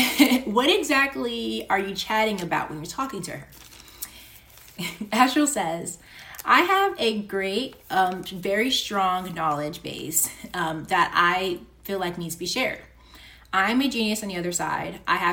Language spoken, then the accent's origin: English; United States; I grew up in the States and there was this like book where it would show animals morphing into humans.